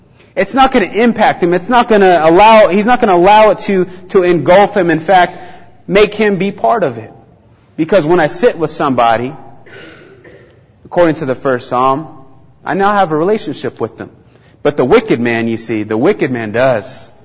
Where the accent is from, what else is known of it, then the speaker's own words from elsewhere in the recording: Navajo Nation, United States; In my hometown, on the Navajo reservation, poverty rate is at 60%.